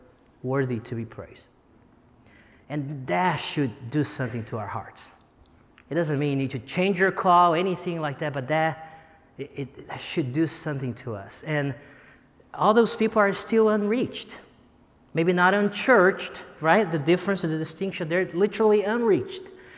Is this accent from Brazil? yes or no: yes; Brazil; now in Columbia, United States; I'm from Brazil.